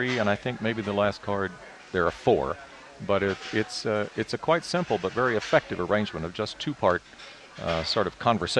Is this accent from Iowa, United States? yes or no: no; Uvalde, Texas, United States; Yes. Believe it or not, I grew up in Uvalde, Texas, west of San Antonio.